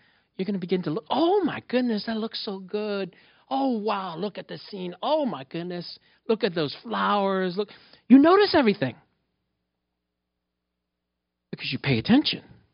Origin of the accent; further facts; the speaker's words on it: New York, United States; moved away as an adult; For those of you who don't know, I'm a New Yorker. Right? I lived in New York for 41 years, and I grew up in pretty rough neighborhoods. So, I am a New Yorker. This is California.